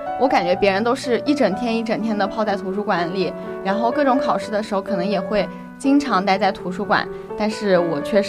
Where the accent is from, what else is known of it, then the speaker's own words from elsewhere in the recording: Yunnan, China; 因为我的家乡是云南的嘛，就是很远，很不容易来到这边，离得特别远